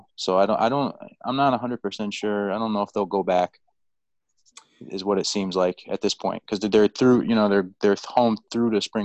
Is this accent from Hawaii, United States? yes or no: no; New York, United States; I mean, you know, I'm near Syracuse, so it's I talked to my father the other day, and where I grew up is like near Poughkeepsie, so it's like 70 or 80 miles north of the city.